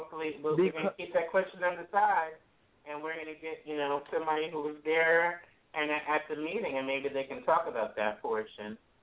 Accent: New York, United States; also born or lived in New Jersey; you know, I'm from New York, New Jersey, so I'm going to always, I'm going to just defend.

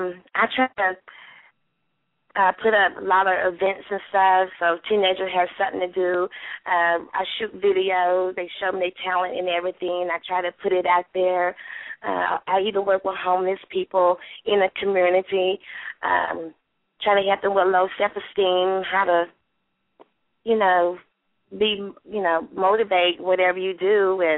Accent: Tennessee, United States; born there; Reason why I came up with … because I was born in Tennessee. We live in a valley, and I'm a girl.

